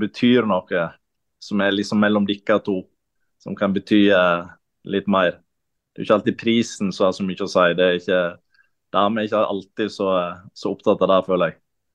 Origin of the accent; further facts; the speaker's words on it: Kaupanger, Vestland, Norway; Jeg er fra Kaupanger, som er 10 minutter fra